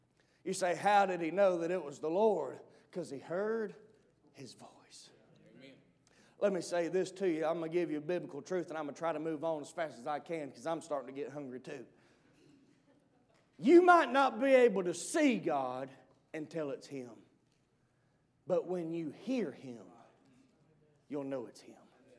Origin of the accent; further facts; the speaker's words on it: Georgia, United States; now in South Carolina, United States; I'm from Georgia, and I'm a transplant to South Carolina, so y'all don't mind if I come up to North Carolina and preach for a minute, do you?